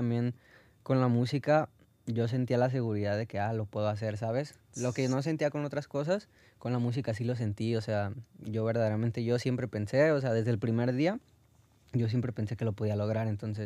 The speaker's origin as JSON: {"language": "Spanish", "town": "Guadalajara", "region": "Jalisco", "country": "Mexico", "tie": "born or raised there", "said": "Mi infancia en Guanatos. Pues muy normal, la neta."}